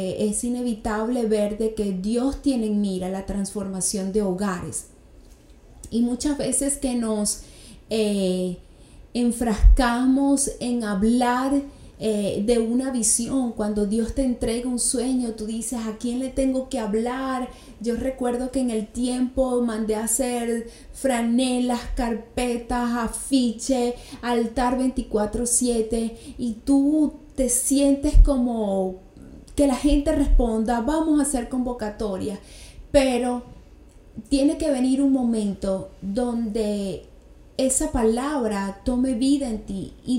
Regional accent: Venezuela; yo tenía ya varios años trabajando en mi país, Venezuela

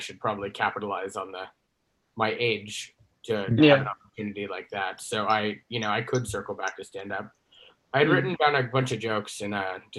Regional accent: Texas, United States; I'm from Texas.

